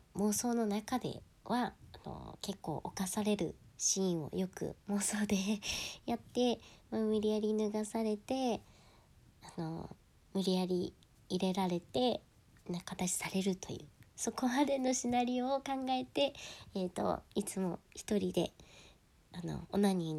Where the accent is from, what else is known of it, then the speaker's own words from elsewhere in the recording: Hokkaido, Japan; 出身は北海道です。で、北海道出身の新人声優です。